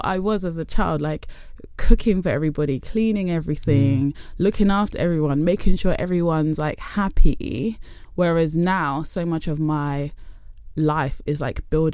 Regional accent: London, United Kingdom; also born or lived in Essex; I grew up in East London. Yeah. And then as a teenager moved to Essex.

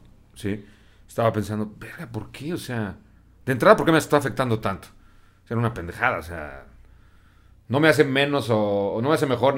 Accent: Toluca, State of Mexico, Mexico; Soy de Toluca.

